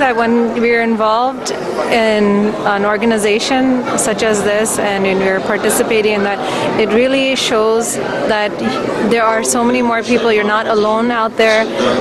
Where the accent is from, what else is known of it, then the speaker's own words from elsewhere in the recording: New Jersey, United States; I'm from New Jersey.